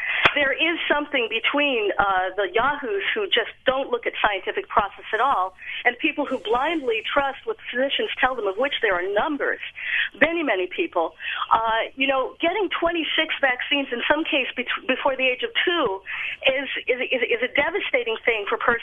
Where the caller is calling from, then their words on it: Oakland, California, United States; I'm calling from Oakland.